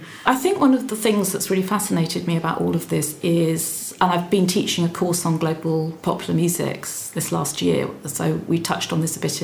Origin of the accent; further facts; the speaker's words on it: Guildford, South East England, United Kingdom; now in London, United Kingdom; I was brought up in Guildford in Surrey. My father taught at the university and I think I was the only foreign child in my whole school.